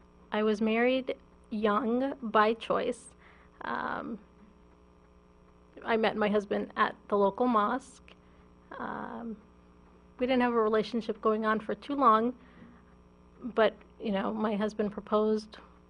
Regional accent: Canton, Michigan, United States; also born or lived in New Jersey; it wasn't until the early 90s when we moved from New Jersey to Michigan, to Canton, Michigan, where I had a large Muslim community around me. I went to high school at Plymouth-Salem.

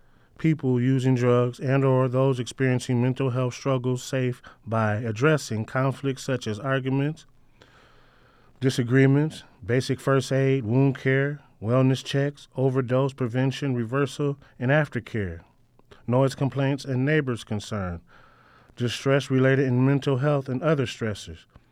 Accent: Michigan, United States; I grew up in the Washtenaw County area, and I lost a lot of loved ones to overdoses, violence, and incarceration over the years.

